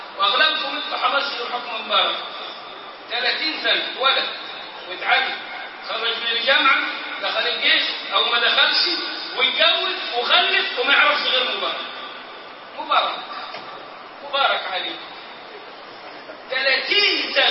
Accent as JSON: {"language": "Arabic", "country": "Egypt", "said": "اللي كان عندنا في مصر"}